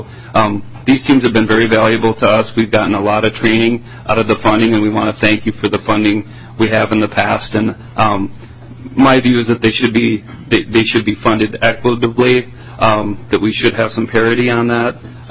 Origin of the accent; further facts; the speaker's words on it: Moorhead, Minnesota, United States; We're right across the river from Fargo, North Dakota. If anybody ever asks us, where are you from, Moorhead, Minnesota, where is that?